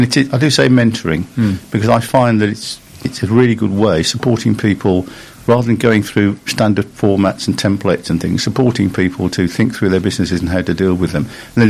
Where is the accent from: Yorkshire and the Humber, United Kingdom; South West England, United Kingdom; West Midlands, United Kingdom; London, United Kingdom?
West Midlands, United Kingdom; West Bromwich; But basically, I'm hail from West Bromwich. I'm a West Bromwich Albion supporter.